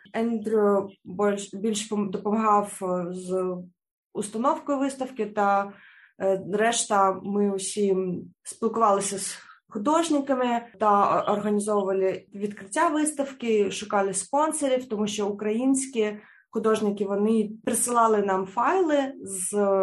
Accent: Crimea, Ukraine; now in Australia; Я сама з Криму і переїхала до Австралії після 2014 року, коли Росія прийшла до Криму.

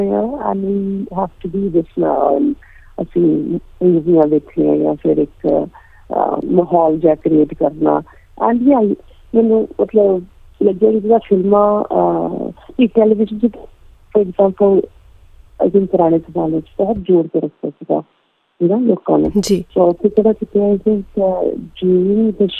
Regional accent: United Kingdom; ਮੈਂ ਹਮੇਸ਼ਾ ਪੰਜਾਬ ਨੂੰ ਆਪਣਾ ਮੰਨਿਆ ਕਿ ਮੇਰੇ ਰੂਟ ਤਾਂ ਚਲੋ ਮੈਂ ਹੈਗੀ ਬ੍ਰਿਟਿਸ਼ ਇੰਡੀਅਨ ਆ, ਪਰ ਮੇਰੇ ਰੂਟ ਤਾਂ ਪੰਜਾਬ ਦੇ ਨੇ

